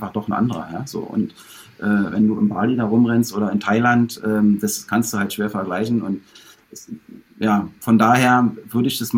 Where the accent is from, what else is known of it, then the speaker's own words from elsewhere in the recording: Berlin, Germany; ich komme nur aus Berlin